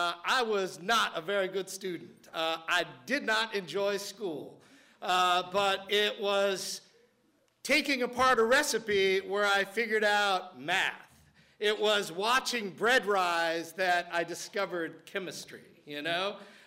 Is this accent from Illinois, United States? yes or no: no; New Orleans, Louisiana, United States; was born and raised in New Orleans. I grew up literally above a nightclub on Bourbon Street